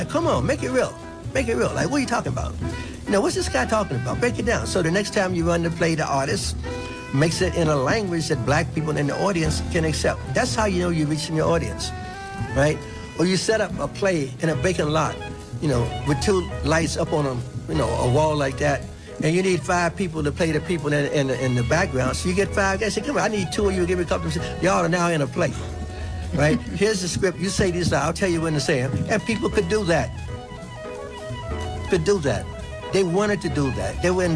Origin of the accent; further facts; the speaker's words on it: Chicago, Illinois, United States; Well, I'm from Chicago.